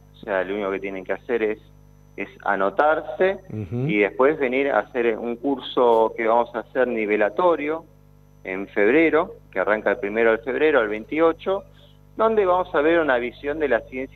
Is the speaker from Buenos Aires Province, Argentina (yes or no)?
yes; Lavallol, Buenos Aires Province, Argentina; Soy de acá de Lavallol, soy de acá del conurbano.